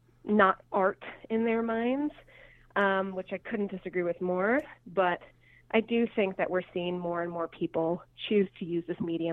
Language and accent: English; Chicago, Illinois, United States; So I grew up in Chicago, but I've been back in Chicago professionally for about 10-ish years.